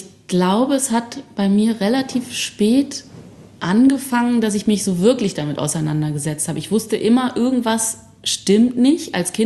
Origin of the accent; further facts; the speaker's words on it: Berlin, Germany; Im behüteten Charlottenburg.